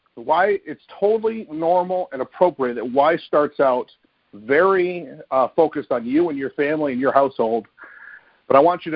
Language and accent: English; Vermont, United States; I'm from Vermont. I don't know a lot of people.